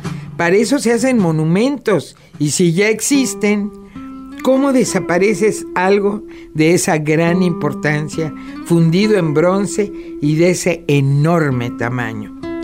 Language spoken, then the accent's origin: Spanish; Mexico; como los mexicanos sabemos de Mandela o de Gandhi